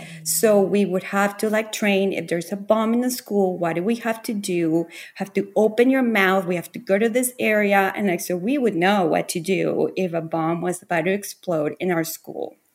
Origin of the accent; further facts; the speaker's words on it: Bogotá, Colombia; English is a second language; So I grew up in Bogota in Colombia